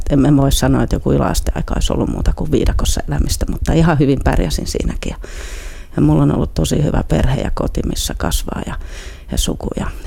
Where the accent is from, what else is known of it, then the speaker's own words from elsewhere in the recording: Helsinki, Uusimaa, Finland; born there; also born or lived in Kirkkonummi / Israel / Savonlinna; Olen syntynyt naisten klinikalla, mutta Kirkkonummella Upinniemessä asuttiin eka vuosi. Sitten muutettiin Santahaminaan ja sitten ollaan asuttu vuosi Israelissa ja sitten asuttiin välillä vähän Savonlinnassa ja sitten Kruununhaassa Helsingissä